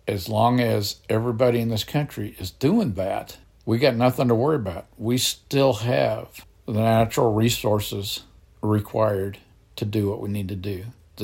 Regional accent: United States; I'm an American. I'm not ashamed of it. I love it. I am thankful for it.

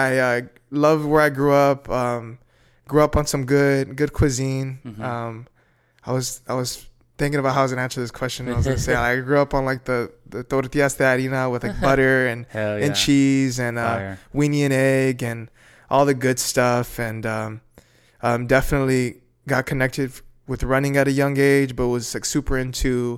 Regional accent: Houston, Texas, United States; Yeah. I grew up in Southeast Houston. Raised by my mom, and I have two older sisters.

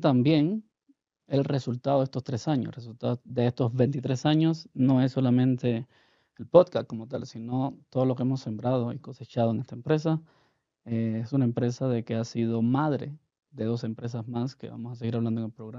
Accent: Cuba; now in Ecuador; realmente yo no soy de Ecuador, yo soy de Cuba, ¿no? Llevo casi 15 años en el país.

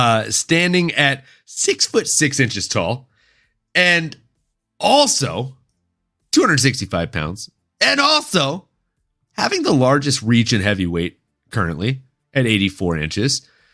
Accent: Louisiana, United States; A big New Orleans guy. I grew up out in Louisiana in the dirty.

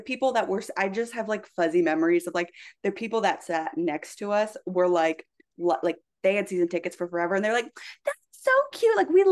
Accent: North Carolina, United States; But I grew up in North Carolina, like college basketball is huge there.

